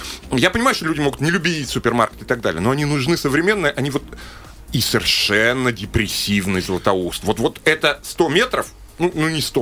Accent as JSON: {"language": "Russian", "region": "Moscow", "country": "Russia", "said": "я такой весь из Москвы"}